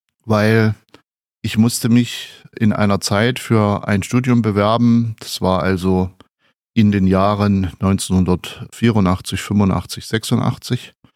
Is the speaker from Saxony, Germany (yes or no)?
yes; Saxony, Germany; ich komme nicht aus Thüringen, ich komme aus Sachsen